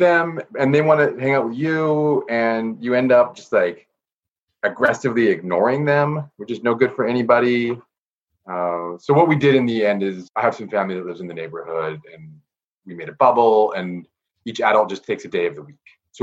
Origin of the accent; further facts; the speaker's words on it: Alberta, Canada; I grew up in Alberta